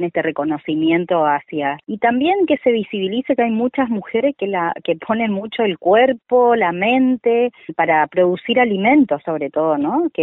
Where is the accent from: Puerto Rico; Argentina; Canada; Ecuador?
Argentina; Formosa; soy de Formosa.